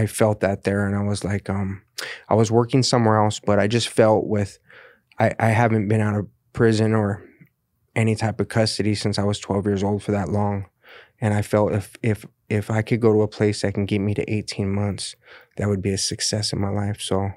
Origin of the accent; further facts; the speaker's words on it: El Cajon, California, United States; I'm from El Cajon originally.